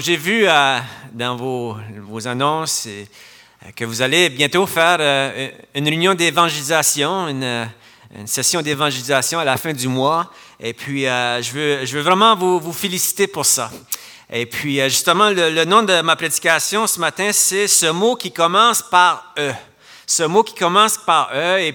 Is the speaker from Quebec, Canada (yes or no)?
no; Edmundston, New Brunswick, Canada; je suis natif d'ici, d'Edmundston. J'ai grandi dans cette église ici.